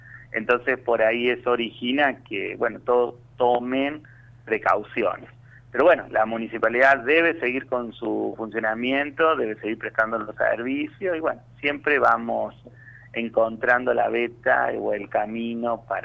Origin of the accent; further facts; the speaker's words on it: Argentina; como todo argentino creo que desea la esperanza